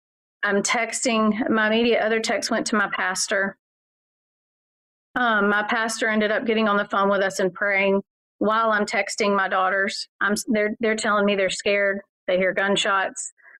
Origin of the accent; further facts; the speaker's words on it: Winder, Georgia, United States; I was born and raised here in Winder. This is my home. I've lived here 45 years.